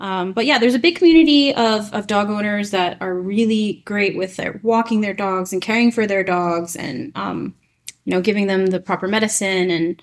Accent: Canada; I'm Canadian, so I had to do that.

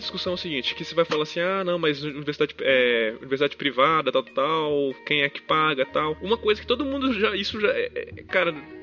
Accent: Espírito Santo, Brazil; Eu tenho vários colegas da minha cidade, de onde eu vim, que tipo, da periferia, do lado de Vitória

